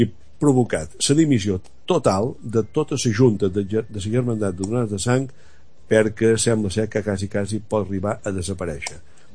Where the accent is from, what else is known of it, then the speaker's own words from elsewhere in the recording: Balearic Islands, Spain; jo som menorquí, jo quan me demanen què ets tu... Jo soy menorquí, no tinc que dir, sincer, un foraster. I entenc perfectament que com a menorquí estic dins Espanya.